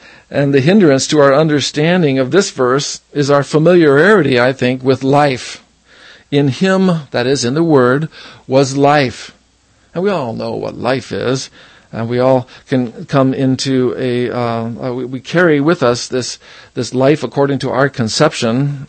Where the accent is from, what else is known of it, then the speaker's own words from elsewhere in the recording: Hawaii, United States; moved away as an adult; also born or lived in Boulder / East Coast; Oh, well, I was born in Hawaii in 1956, and my mom and dad were Nat and Gail. I went to this elementary school and that other school. Then I traveled to the mainland to go to college in Boulder